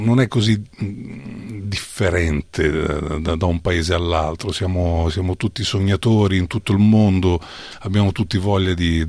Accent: Catania, Sicily, Italy; accent: Catanese dialect; now in Parma, Italy; 40 anni di vita vissuta fra Parma e Reggio Emilia, ancora oggi in casa comunque io parlo il dialetto catanese con i miei figli, e i miei figli capiscono, parlano anche il dialetto siciliano

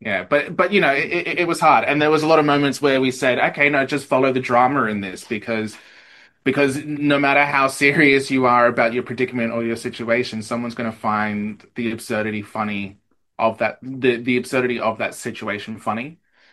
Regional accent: Eastern Australia, Australia; accent: Eastern Australian; There was a lot of moments in rehearsals where I had to get rid of my Eastern Australian accent and try and do a, deeper … vibe for WA.

